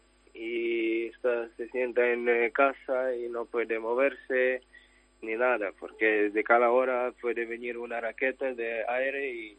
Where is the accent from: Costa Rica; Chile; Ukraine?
Ukraine; Spanish is a second language; que lo Putin entró en mi país ya casi 9 años y ahora, solo ahora, todo el mundo empieza a preocupar qué pasó ahí